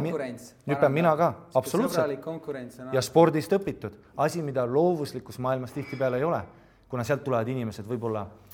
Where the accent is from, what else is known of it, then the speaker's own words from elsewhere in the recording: Viimsi, Harju County, Estonia; Ma olen Viimsist. Mul on kodus mullidega vann.